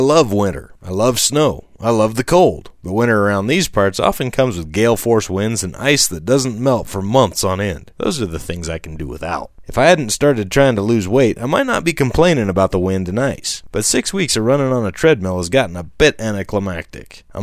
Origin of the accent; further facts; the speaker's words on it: Wyoming, United States; I was born in Wyoming and I've spent all but 2.5 years of my life here.